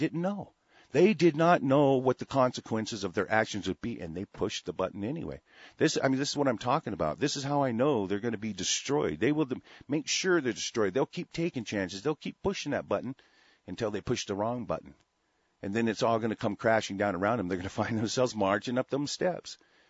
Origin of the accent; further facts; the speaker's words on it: United States; Because I own a part of this, because I'm an American national.